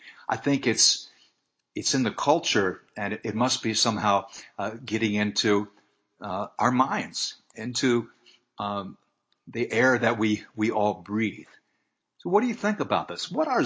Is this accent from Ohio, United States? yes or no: no; Atlanta, Georgia, United States; When I told them that I was from Atlanta, some of the enthusiasm that came my way was because I live in the area where The Walking Dead is filmed.